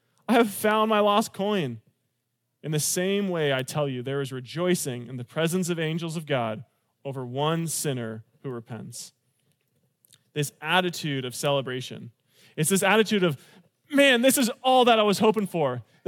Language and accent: English; California, United States; I'm from California originally. We're like, I don't know, step siblings, I guess.